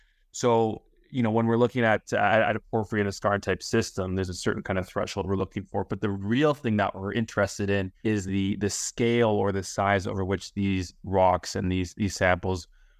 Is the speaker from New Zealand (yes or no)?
no; Vancouver, British Columbia, Canada; I'm from Vancouver originally